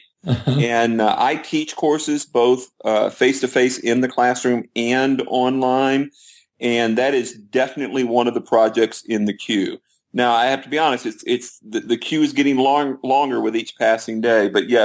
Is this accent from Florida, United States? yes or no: yes; Florida, United States; Well, I grew up in Florida, interestingly enough, and at the age of 10, went to Walt Disney World in 1974.